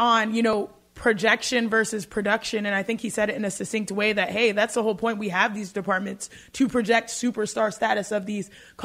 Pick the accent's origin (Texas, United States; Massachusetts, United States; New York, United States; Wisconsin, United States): Texas, United States; What he's laughing at, y'all, is that growing up in Texas, we thought that everyone called them buffets.